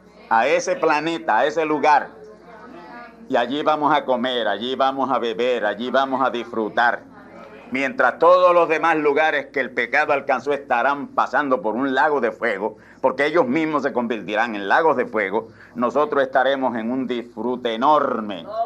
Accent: Puerto Rico; Si a mí me llaman puertorriqueño es porque soy de Puerto Rico.

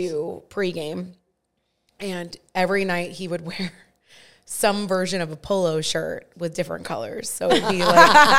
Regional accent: Framingham, Massachusetts, United States; I've never even been there, and I'm literally from Framingham, Massachusetts.

